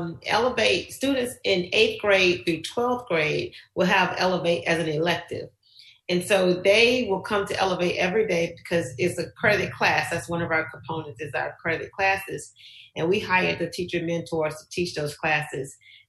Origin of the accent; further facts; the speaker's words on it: Orlando, Florida, United States; we got tons of phone calls from, me personally growing up in Orlando, for friends who, what are we going to do?